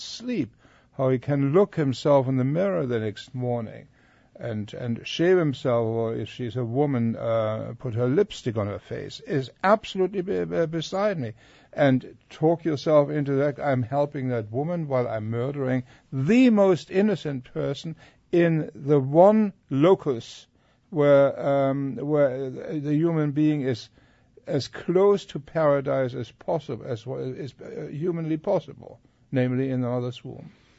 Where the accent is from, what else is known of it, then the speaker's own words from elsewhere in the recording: Germany; I'm from Germany. In Germany, we observe very, very carefully what's happening in the Netherlands